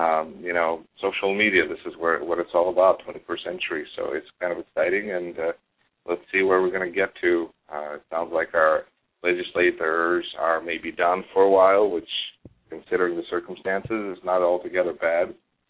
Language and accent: English; Moscow, Russia; And I'm originally from Russia, and so I know growing up in Moscow that Women's Day is huge.